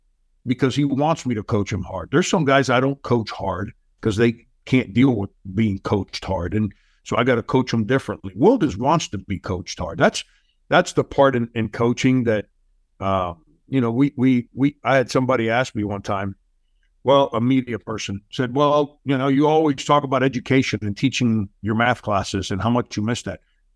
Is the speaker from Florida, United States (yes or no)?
yes; Florida, United States; But Jay, I grew up in South Florida, and it was back then, I guess the early 80s